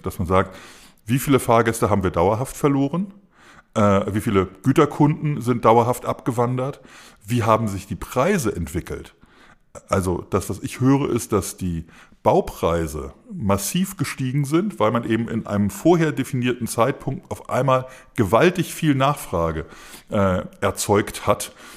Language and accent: German; Berlin, Germany; in meiner Heimatstadt Berlin